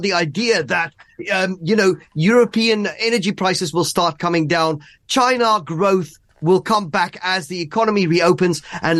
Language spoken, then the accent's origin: English; South Africa; But I grew up in South Africa. We don't get a lot of snow out there.